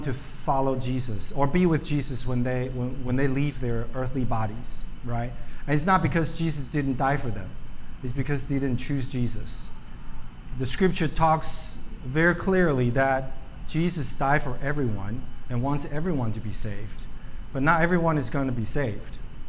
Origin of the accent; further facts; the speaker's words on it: Dallas, Texas, United States; I'm from Dallas, so I'm a Luka fan.